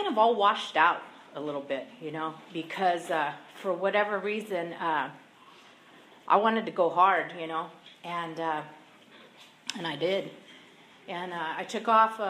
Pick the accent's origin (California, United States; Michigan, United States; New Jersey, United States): California, United States; Santa Maria; And I grew up here in Santa Maria, and my parents, they just celebrated 48 years together